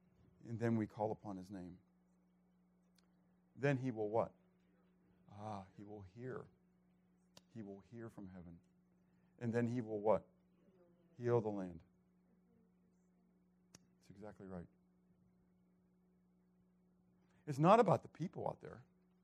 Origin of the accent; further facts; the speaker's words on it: Pittsburgh, Pennsylvania, United States; Even though I was from Pittsburgh, I would have been on the side of the South, okay?